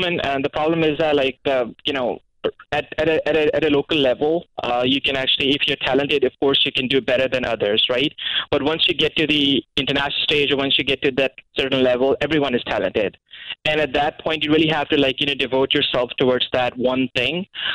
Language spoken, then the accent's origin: English; Pakistan; now in Canada; I'm a dual citizen. I moved from Pakistan to Canada 5 years ago, and I feel like, you know, there's a need for education in Pakistan